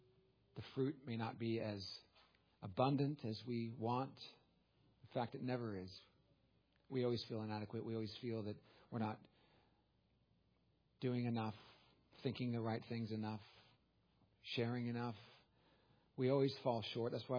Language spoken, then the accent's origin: English; California, United States; You know, I'm from California.